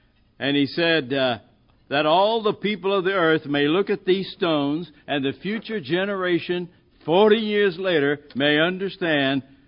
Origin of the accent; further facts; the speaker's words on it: Chicago, Illinois, United States; Well, you know I'm a Yankee from Chicago.